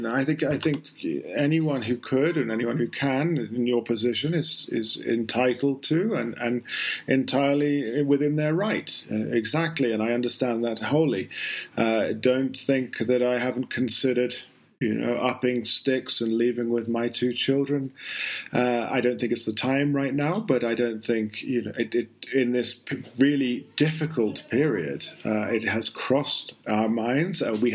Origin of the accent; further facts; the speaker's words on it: United Kingdom; now in Colombia; being a Brit and here and so on.